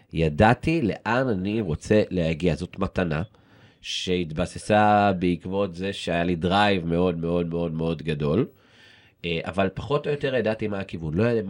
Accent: Jerusalem, Jerusalem District, Israel; אני ירושלמי שבאמת נהנה מהחומוס בפינתי בירושלים הכי הרבה שש, אני גר ברמב"ם מרכז, כן, אבל אני ירושלמי מנשמה.

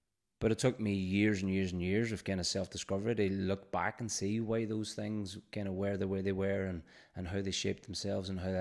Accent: Northern Ireland, United Kingdom; I grew up in Gaelia, which isn't too far from here in Derry. The youngest of seven. I grew up in the 80s, 90s.

